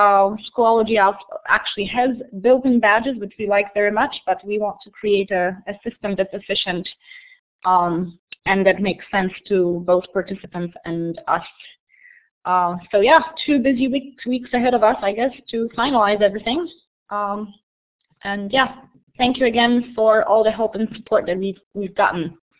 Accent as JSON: {"language": "English", "town": "Trondheim", "region": "Trøndelag", "country": "Norway", "said": "from Trondheim in Norway."}